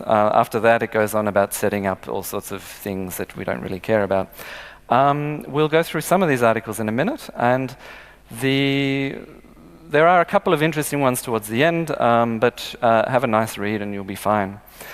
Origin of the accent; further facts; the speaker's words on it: Australia; I am another Australian, but I've been living here long enough to learn to speak a little more slowly.